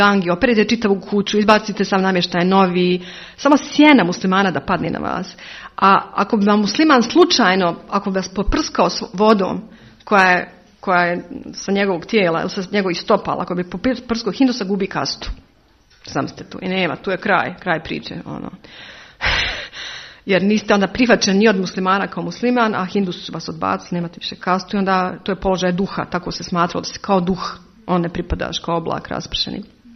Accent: Bosnia & Herzegovina; Mislim, ok, ja potičem iz Bosne, tamo je to ono, kao, pa šta?

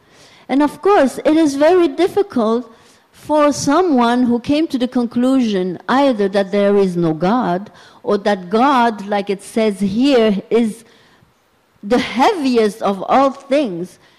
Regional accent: Berlin, Germany; And here I was in the backyard of my hometown in Berlin, in the temple.

